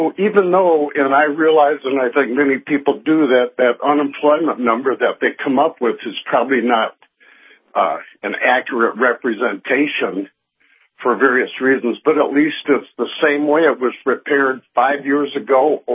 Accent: North Dakota, United States; now in Delaware, United States; I'm your friend from North Dakota and living in Delaware.

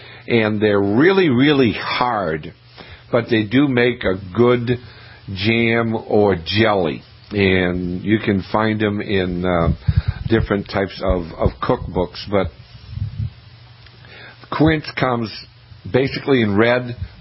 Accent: Maine, United States; Growing up in Maine, we had chestnut trees right on the street in front of my house.

